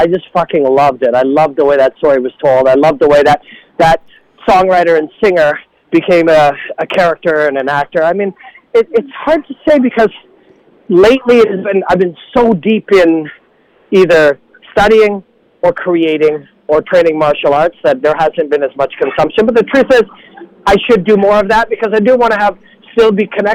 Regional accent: Canada; as a Canadian

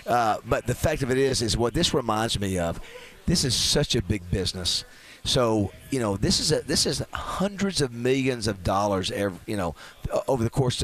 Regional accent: Panama City, Florida, United States; I grew up in Panama City, and he recruited me and came into my home.

